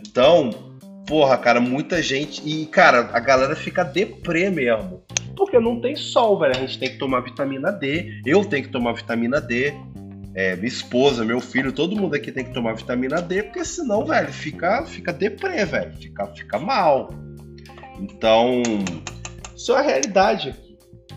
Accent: Brazil; É meu país, foi onde eu cresci.

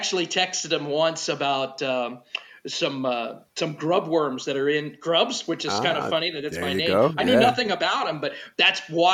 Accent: Pittsburgh, Pennsylvania, United States; which is only a few hour drive from where my parents live and where I grew up in Pittsburgh.

